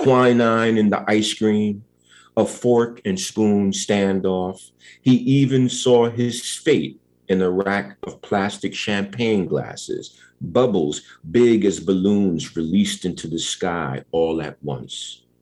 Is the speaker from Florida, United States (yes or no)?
no; New York, United States; it's a summation of a whole bunch of weekends that I remember as a child growing up in East Harlem.